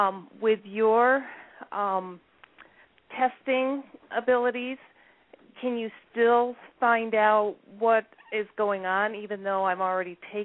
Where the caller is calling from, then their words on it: New York, United States; I'm calling from the Adirondack Mountains in New York.